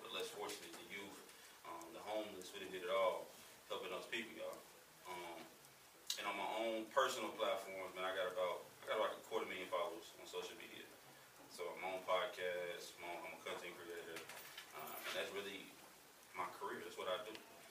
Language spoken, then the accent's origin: English; Little Rock, Arkansas, United States; I'm from Little Rock, man. Born and raised from the city.